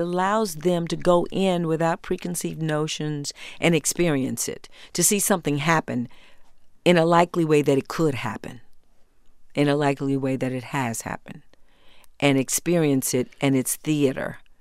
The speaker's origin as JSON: {"language": "English", "town": "Houston", "region": "Texas", "country": "United States", "said": "And I'm from Texas, Houston, Texas, and gun culture is big, always has been, always will be."}